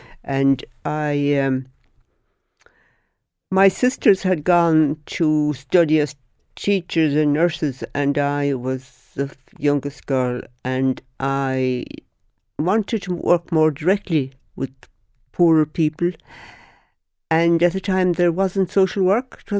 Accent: Lispole, Munster, Ireland; Well, I come from West Kerry. I come from Lispole near Dingle.

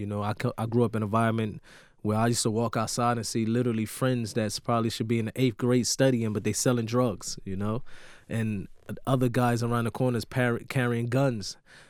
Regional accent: Newark, New Jersey, United States; also born or lived in Irvington, United States; In Newark, New Jersey, Irvington, New Jersey.

